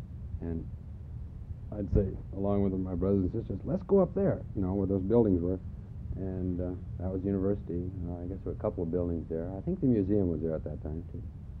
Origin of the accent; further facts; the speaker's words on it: Fairbanks, Alaska, United States; born there; I was born in Fairbanks, and I never went to university